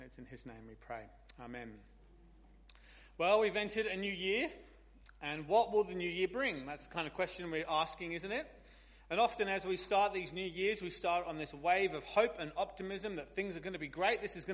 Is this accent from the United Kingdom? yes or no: yes; United Kingdom; but I'm British and that's what I'm paid to do.